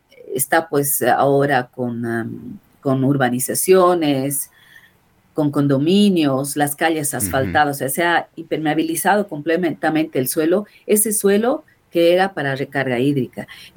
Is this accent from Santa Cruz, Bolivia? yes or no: no; Oruro, Bolivia; now in Cochabamba, Bolivia; yo no soy cochabambina, yo soy del altiplano, yo soy de Oruro.